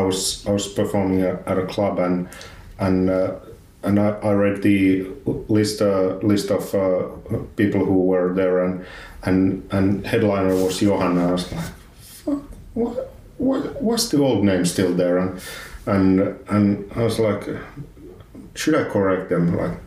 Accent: Tervakoski, Uusimaa, Finland; English is a second language; When I mention that I'm originally from Tervakoski

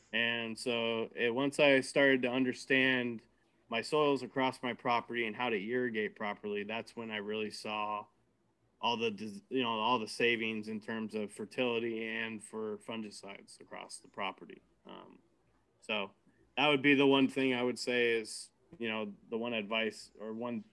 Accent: Washington, United States; now in California, United States; I grew up in Washington, Columbia Basin. So for me, ducks, geese, pheasants.

